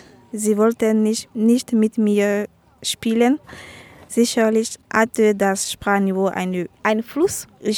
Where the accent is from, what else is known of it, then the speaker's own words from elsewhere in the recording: Côte d’Ivoire; Ich bin 26 Jahre alt. Ich komme aus Elfenbeinküste.